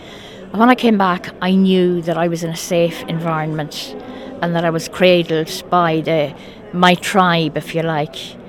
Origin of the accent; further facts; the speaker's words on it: Drumcliffe, Connacht, Ireland; I am 72 years of age. I'm originally from Drumcliffe, so few may know me, and I've been living in Sligo for the last number of years.